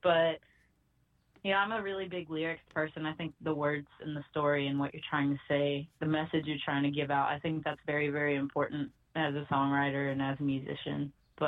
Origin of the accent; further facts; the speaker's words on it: Texas, United States; now in Alabama, United States; I'm born and raised in Texas, and I've always kind of ended up back in the South. Like, I'm in Alabama with my family now.